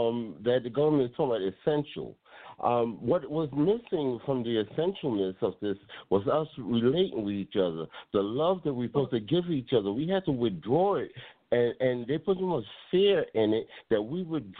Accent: Brooklyn, New York, United States; I'm originally born in Brooklyn, New York. That's my hometown. Everywhere I go, I carry it with me. But, you know, I'm definitely from New York.

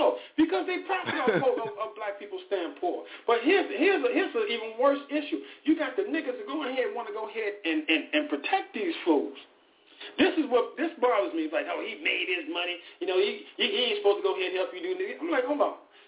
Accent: Chicago, Illinois, United States; I'm on the west side. I'm from Chicago.

